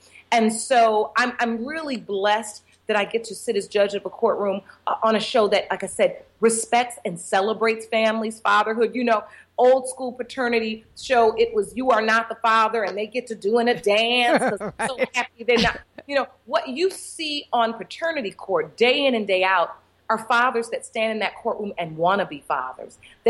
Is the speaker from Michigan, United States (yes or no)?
yes; Detroit, Michigan, United States; also born or lived in New York / New Jersey; I started off practicing law in my hometown of Detroit, Michigan, and then moved on to New York and New Jersey